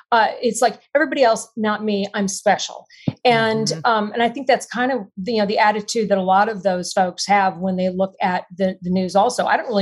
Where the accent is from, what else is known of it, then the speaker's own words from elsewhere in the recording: Texas, United States; You know, I'm in Texas and I grew up just outside Austin in a very small town.